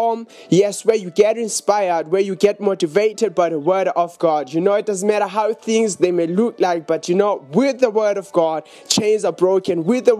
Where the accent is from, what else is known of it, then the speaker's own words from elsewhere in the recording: Johannesburg, Gauteng, South Africa; We are from Johannesburg, from the south, in South Africa.